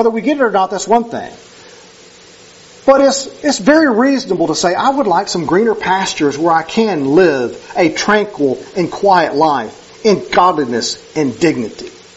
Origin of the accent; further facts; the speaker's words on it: Cleveland, Mississippi, United States; I grew up in Cleveland, Mississippi. That's a Delta region where they got a bunch of rice fields.